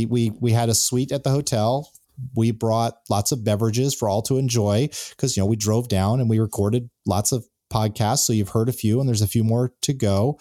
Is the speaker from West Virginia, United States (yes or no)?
no; San Diego, California, United States; I figured, hey, I'm from San Diego.